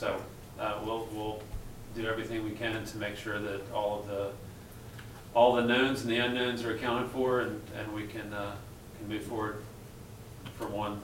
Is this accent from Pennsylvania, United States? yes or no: no; West Virginia, United States; I mean, I come from the Wild West, where we don't have zoning in 85% of West Virginia.